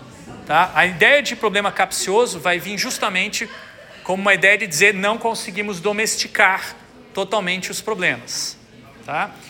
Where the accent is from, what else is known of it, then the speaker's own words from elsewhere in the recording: Brazil; de enquanto brasileiros, de valorizar aquilo que nós fizemos aqui já no passado